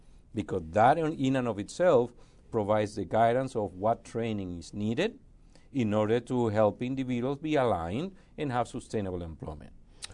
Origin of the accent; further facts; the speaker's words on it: Venezuela; now in United States; I came from Venezuela and never left.